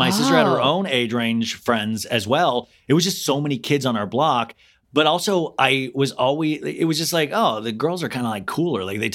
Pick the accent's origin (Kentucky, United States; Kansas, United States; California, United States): Kansas, United States; Well, I grew up in Kansas, so it wasn't like